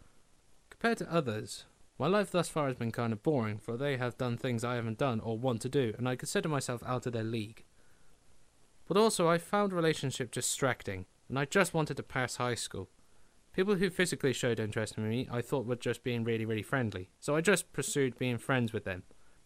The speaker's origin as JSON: {"language": "English", "town": "Treorchy", "region": "Wales", "country": "United Kingdom", "tie": "born or raised there", "also_born_or_lived": "Weymouth", "said": "Then in 2002, my family moved to Wales, Treorchy in particular, away from the home I was born in Weymouth."}